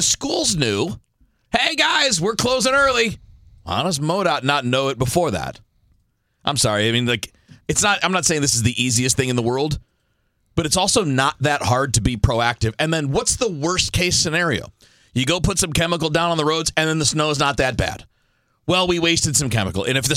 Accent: Michigan, United States; You know, I grew up in Michigan. We did this better.

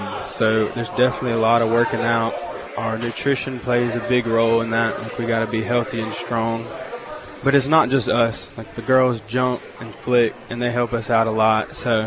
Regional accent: Laurel, Mississippi, United States; Laurel, Mississippi.

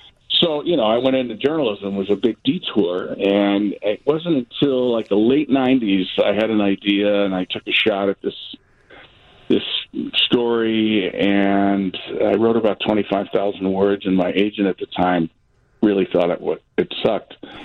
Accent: Detroit, Michigan, United States; I grew up in Detroit, and I read about it in the Detroit News.

